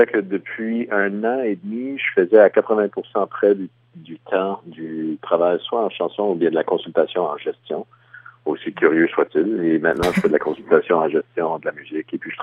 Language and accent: French; Ontario, Canada; j'ai vécu un éveil culturel en tant que franco-ontarien